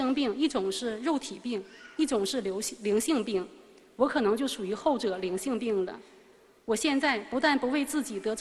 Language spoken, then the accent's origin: Chinese; China; 我出生于1964年，属龙，来自中国，是一名医生。